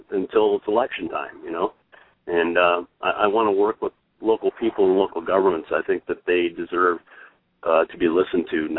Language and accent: English; Marshall, Wisconsin, United States; which consists of my hometown of Marshall, Wisconsin